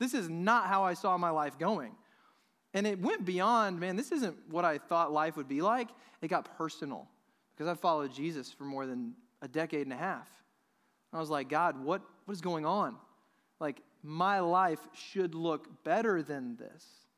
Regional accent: Dallas, Texas, United States; I'm from Dallas. So I'm living in my hometown.

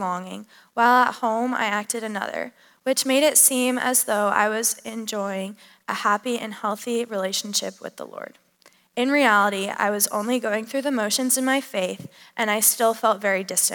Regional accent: Colorado, United States; though growing up in Colorado, we did go to church once a week and sometimes prayed over meals.

